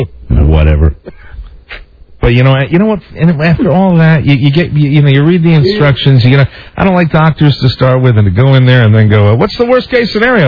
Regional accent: Gainesville, United States; Hey, I'm from Gainesville too.

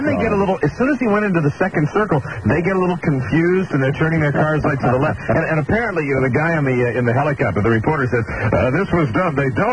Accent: Connecticut, United States; I'd like to congratulate the UConn Huskies on their big victory from my home state.

